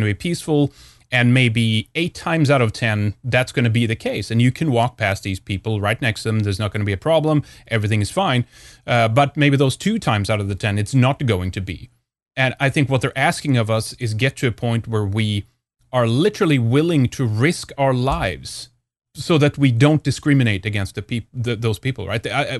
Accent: Sweden; when I was young growing up in Sweden

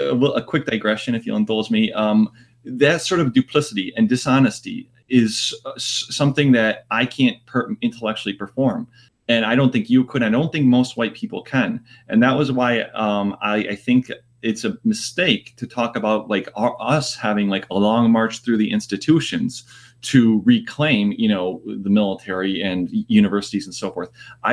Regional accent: United States; I'm an American, and I don't want anything except for kind of like the America, you know, that I grew up in and so forth.

